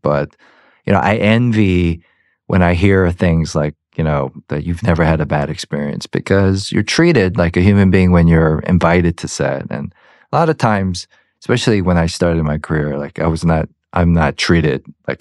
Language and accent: English; Georgia, United States; even though I'm from Georgia and you know, I'm American as apple pie